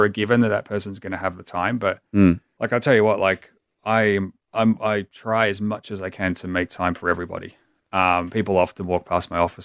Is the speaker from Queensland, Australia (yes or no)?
no; Eaglemont, Victoria, Australia; also born or lived in Heidelberg; growing up in Eaglemont and Heidelberg, we joined the local Freezer group in McLeod.